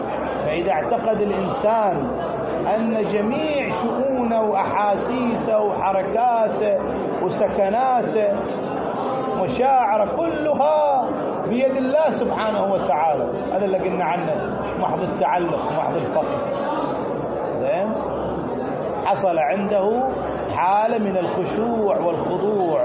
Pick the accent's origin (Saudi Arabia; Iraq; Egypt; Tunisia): Saudi Arabia; Qatif, Eastern Province; أنا أهلي أحسائية، أنا قطيفي بس أهلي أحسائية، هناك حساوية كثيرين.